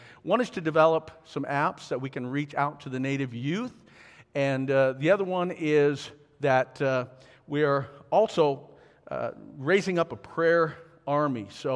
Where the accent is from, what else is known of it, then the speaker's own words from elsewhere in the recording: Fort Belknap, Montana, United States; I'm from Fort Belknap, Montana